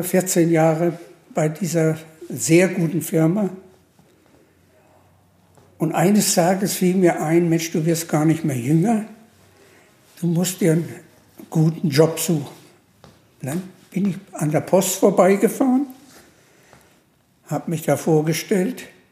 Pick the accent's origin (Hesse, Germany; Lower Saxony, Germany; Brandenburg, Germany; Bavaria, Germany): Hesse, Germany; Kassel; now in Hamburg, Germany; Nein, ich komme aus der Gegend Kassel, aus Hessen.